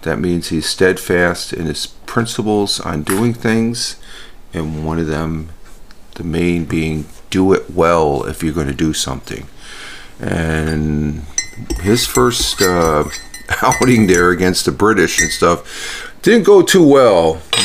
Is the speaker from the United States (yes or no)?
yes; New York, United States; But I am from New York, and I'm for all the New York teams.